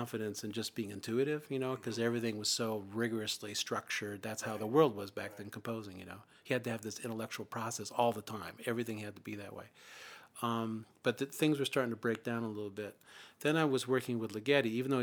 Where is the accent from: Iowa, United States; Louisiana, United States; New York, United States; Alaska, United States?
Iowa, United States; I think I'm a very practical person because I grew up in Iowa